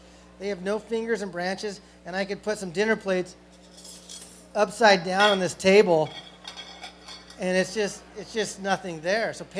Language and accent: English; New Mexico, United States; also born or lived in Colorado; I mean, I'm from New Mexico and Colorado.